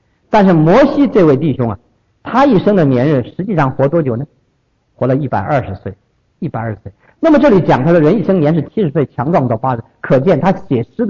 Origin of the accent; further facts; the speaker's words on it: Taiwan; 我们从台湾来都听到一句话